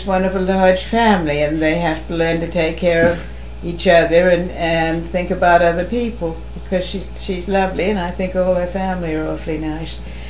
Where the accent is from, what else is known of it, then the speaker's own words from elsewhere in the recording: Edgewater Park, New Jersey, United States; But I was born in Edgewater Park, New Jersey, quite a long time ago, 1905. And then I lived there for some time